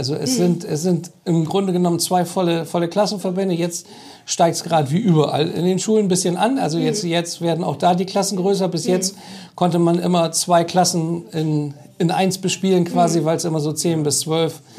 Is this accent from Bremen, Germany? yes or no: yes; Bremen, Germany; gebürtig in Bremen, aufgewachsen in Bremen und auch ziemlich viel Zeit verbracht die letzten Jahre in Bremen.